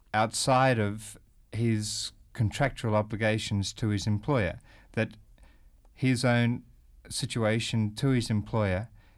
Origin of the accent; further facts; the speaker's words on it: Australia; As an Australian, I reject that idea wholeheartedly.